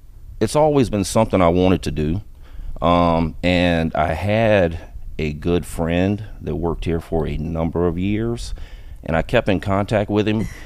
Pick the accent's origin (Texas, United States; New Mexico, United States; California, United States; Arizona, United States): Texas, United States; also born or lived in Germany / Kansas / Alaska; Okay, I'm originally from Texas. My father was in the military, Army.